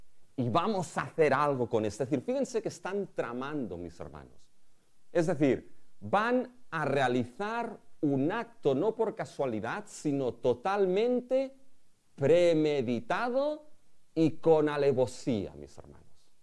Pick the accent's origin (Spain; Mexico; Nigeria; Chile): Spain; Somos de España.